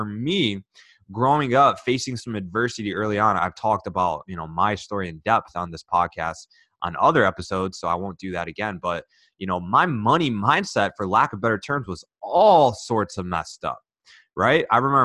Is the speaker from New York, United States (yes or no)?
no; Michigan, United States; I grew up right outside of Detroit, Michigan, about 2 miles outside of Detroit, right? So it was a very blue collar town.